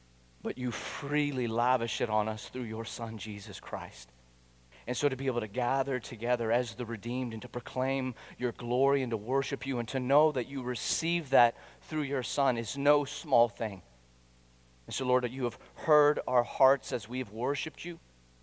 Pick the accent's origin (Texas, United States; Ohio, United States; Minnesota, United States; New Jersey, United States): Texas, United States; Okay, so, I'm from Texas.